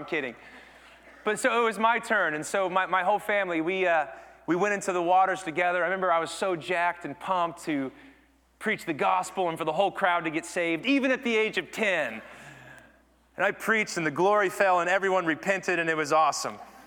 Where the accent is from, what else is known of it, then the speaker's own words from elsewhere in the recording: Kansas, United States; and I grew up in Kansas, and Christmas in Kansas and pogo stick means ice on the ground